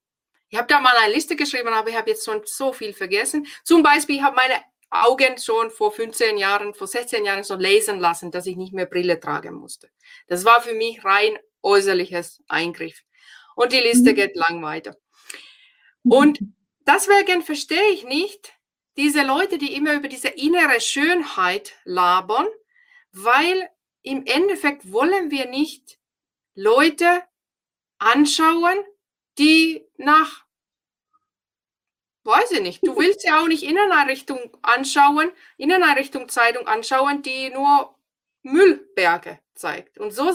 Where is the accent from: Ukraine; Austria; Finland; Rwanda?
Finland; German is a second language; moved away as an adult; now in Germany; Ich bin ja aus Finnland